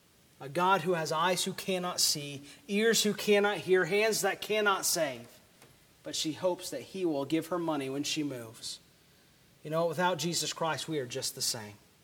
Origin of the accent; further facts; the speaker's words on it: the South, United States; Again, I'm from the South. I understand this. So many people will grow up in church.